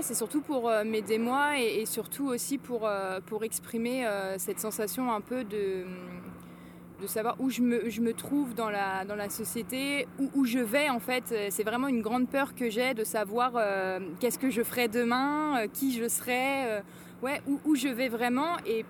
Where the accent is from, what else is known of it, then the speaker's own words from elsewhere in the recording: Nantes, Pays de la Loire, France; Et donc, vu que je suis nantais, je trouve ça assez cool.